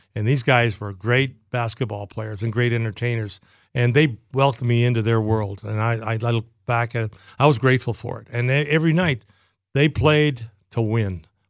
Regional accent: Chatham, Ontario, Canada; moved away as an adult; I've lost it. I signed when I was 18 years old. I came over here in 1962. I think my accent's gone.

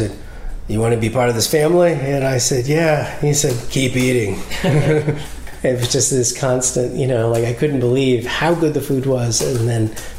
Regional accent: Midwest, United States; And I grew up in the Midwest, as you know.

